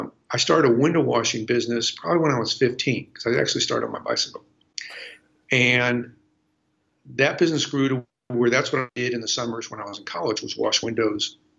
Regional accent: St. Louis, Missouri, United States; Growing up in St. Louis, barbecue was a, you know, it's that noun verb thing.

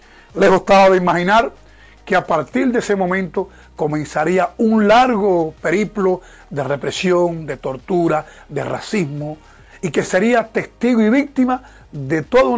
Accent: Cuba; Mi pueblo queda cerca del macizo conocido como el Escambray, que fue escenario de una heroica lucha contra la dictadura. Todo ello era contrapelo con la poderosa y feroz política de adoctrinamiento que siempre los jóvenes cubanos recibimos bajo el totalitarismo.

